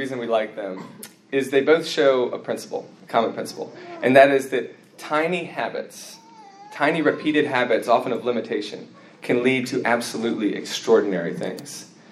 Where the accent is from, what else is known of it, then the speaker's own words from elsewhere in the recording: United States; I'm from America, obviously. I felt like I wanted to come back and work here as a missionary.